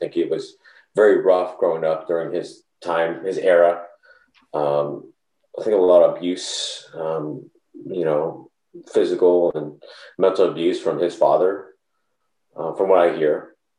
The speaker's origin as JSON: {"language": "English", "town": "Columbus", "region": "Indiana", "country": "United States", "tie": "born or raised there", "said": "I grew up in Columbus, Indiana. Current population, I think, is around 20,000."}